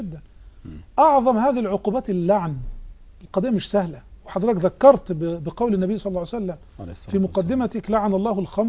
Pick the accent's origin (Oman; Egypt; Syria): Egypt; Port Said, Port Said Governorate; شوربه بيسموها شوربه عندنا في بورسعيد مشهوره البكلاويز